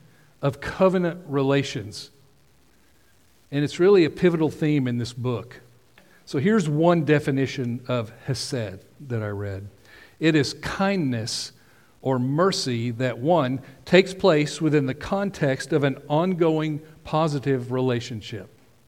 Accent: United States; I'm not Jewish, so if you're Middle Eastern or Jewish, please forgive me. I'm an American. I'm going to say it like Americans do.

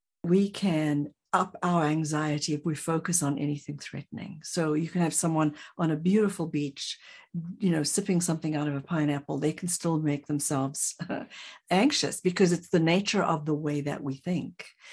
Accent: South Africa; I'm from South Africa

